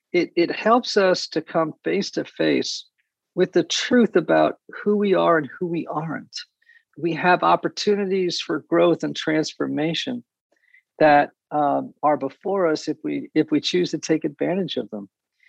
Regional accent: New England, United States; I grew up in New England

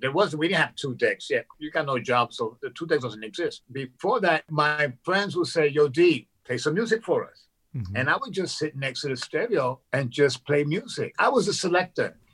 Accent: Brooklyn, New York, United States; My parents immigrated from Puerto Rico when they were young. My mother had me when she was 17, which was 1962. And my parents, of course, they were into Latin music. Mm-hmm. And we lived in Brooklyn, in a ghetto in Brooklyn.

